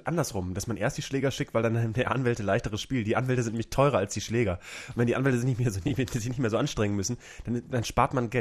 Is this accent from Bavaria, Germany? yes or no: no; Cologne, North Rhine-Westphalia, Germany; Bei uns in Köln gibt's das nicht.